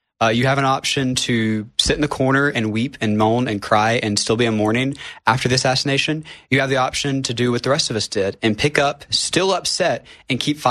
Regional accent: Alabama, United States; I started in Alabama, my home state.

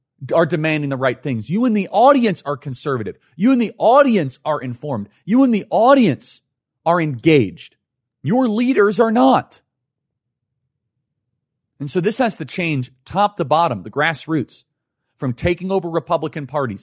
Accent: United States; I'm an American. I'm a patriot.

